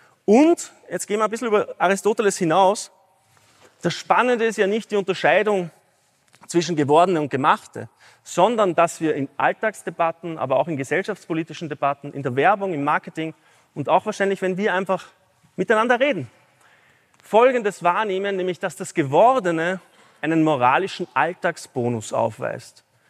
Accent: Austria; Wenn Sie das nächste Mal bei uns in Österreich sind, merken Sie, das sind Kathedralen der Natur.

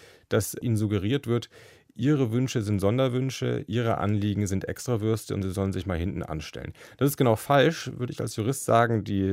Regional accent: Erlangen, Bavaria, Germany; born there; in meiner Geburtsstadt in Erlangen.

